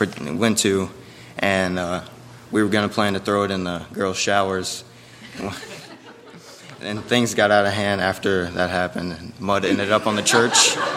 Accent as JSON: {"language": "English", "town": "Winston-Salem", "region": "North Carolina", "country": "United States", "tie": "born there", "said": "I was born in Winston-Salem, North Carolina, and I've grown up loving baseball and golf"}